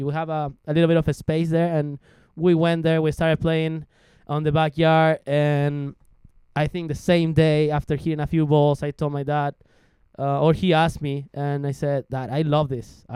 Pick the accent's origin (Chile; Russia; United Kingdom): Chile; English is a second language; Well, everything started on 2003 in Chile. That's where I'm from.